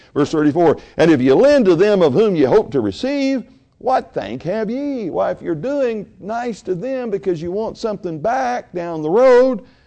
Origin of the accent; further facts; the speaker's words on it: the South, United States; I grew up in the South.